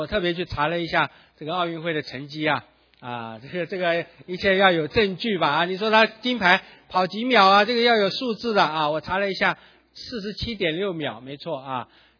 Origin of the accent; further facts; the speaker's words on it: Taiwan; 因为我们来自台湾，对台湾的教会历史啊比较有点认识吧。